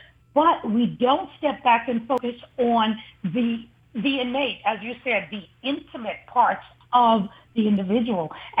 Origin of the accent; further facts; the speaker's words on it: Bahamas; I'm Bahamian. I'm originally from the Bahamas.